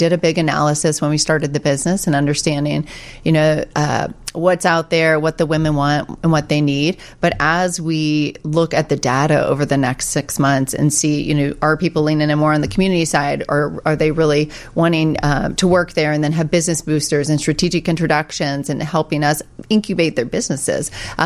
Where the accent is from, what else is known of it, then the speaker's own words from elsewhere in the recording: Louisville, Kentucky, United States; also born or lived in Los Angeles; now in Chicago, United States; So I grew up in Kentucky in Louisville, and I moved to LA for a couple years, and I came to Chicago and I didn't know anybody.